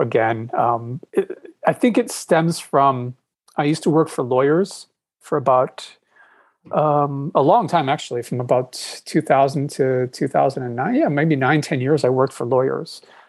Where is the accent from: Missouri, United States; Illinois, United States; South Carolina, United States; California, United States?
Illinois, United States; Chicago; I mean, I'm from Chicago, where our aldermen would sit at the bar all day and hold things, so it's not unheard of.